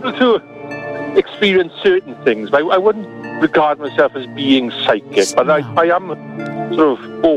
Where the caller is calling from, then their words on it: Merthyr Tydfil, Wales, United Kingdom; I am in Wales.